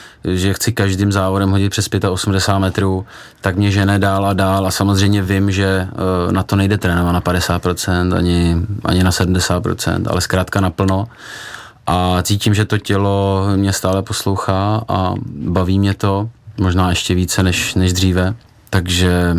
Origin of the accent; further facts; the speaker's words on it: Prague, Czechia; Já zrovna jsem vyrůstal na hájích v Praze